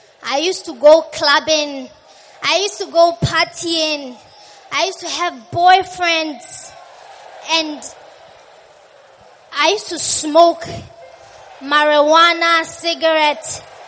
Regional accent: Botswana; I come from Botswana.

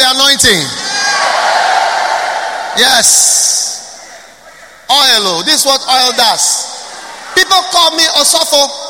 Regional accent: Ghana; even though I'm a Ghanaian, I've been here since I was born.

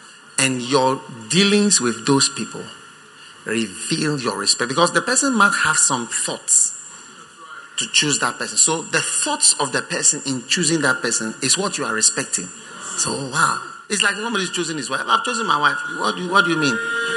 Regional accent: Ghana; Me, I'm a Ghanaian.

